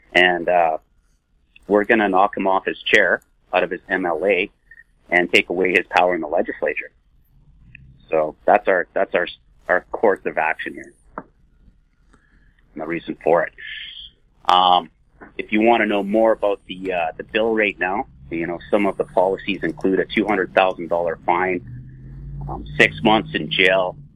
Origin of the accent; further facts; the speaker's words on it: British Columbia, Canada; This is our time as British Columbians to step up, stand up, and stand united